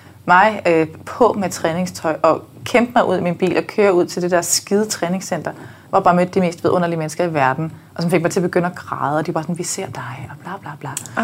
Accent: Region of Southern Denmark, Denmark; accent: South Jutlandic; Jeg snakker jo sønderjysk normalt.

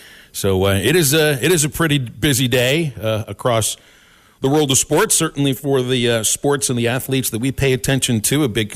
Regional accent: Pittsburgh, Pennsylvania, United States; That's just north of my hometown, Pittsburgh.

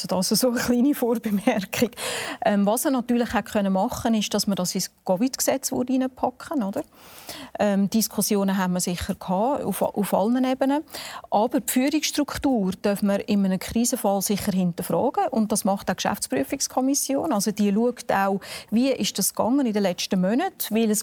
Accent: Aargau, Switzerland; Ich komme aus dem Kanton Aargau.

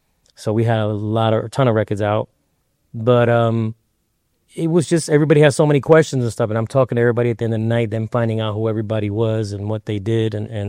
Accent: New York City, New York, United States; You know, I'm from the Bronx, so I grew up, you know, in the streets up in the Bronx, South Bronx.

